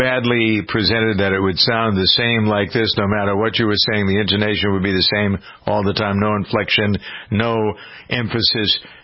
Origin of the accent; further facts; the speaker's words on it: New England, United States; accent: New England; so that I didn't sound like, A, I was from New England, and B, that I was a boring monotone.